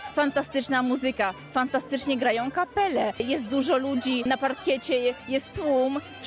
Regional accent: Rzeszów, Subcarpathian Voivodeship, Poland; Przyjechaliśmy z Rzeszowa.

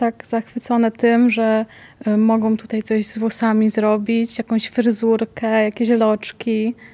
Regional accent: Jasło, Subcarpathian Voivodeship, Poland; bo jestem akurat z Jasła, więc 1,5 godziny drogi.

